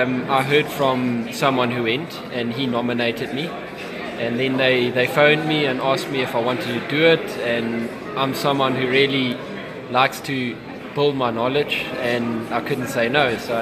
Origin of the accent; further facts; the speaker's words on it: Mpumalanga, South Africa; I'm from Mpumalanga area. We farm in the area of Commondale.